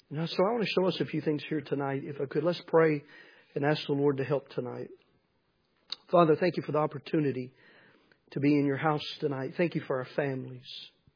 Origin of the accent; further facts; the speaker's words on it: Manchester, Tennessee, United States; When I was a little boy, when I grew up in Manchester, Tennessee, and until I was about 12 years old, we went to New Union Baptist Church